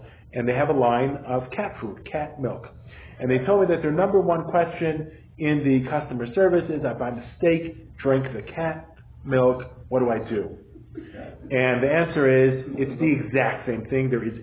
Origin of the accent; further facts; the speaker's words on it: Cleveland, Ohio, United States; I understand, especially here in Colorado, where I grew up in Cleveland, there wasn't so many dogs.